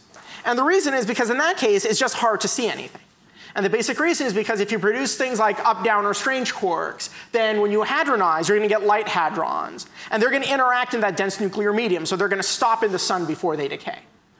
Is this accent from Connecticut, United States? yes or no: no; California, United States; I'm a Californian, I don't do hockey.